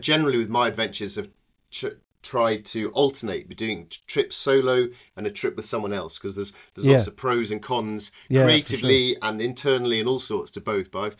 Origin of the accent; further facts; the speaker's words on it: Yorkshire and the Humber, United Kingdom; through Yorkshire, very close to where I grew up, by the way. I grew up in the Yorkshire Dales.